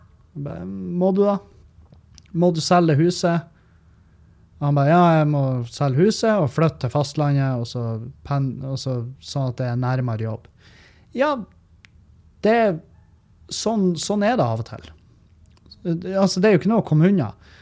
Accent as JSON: {"language": "Norwegian", "town": "Meløy", "region": "Nordland", "country": "Norway", "said": "Nå snakker jeg om for eksempel Meløy, der jeg kommer ifra."}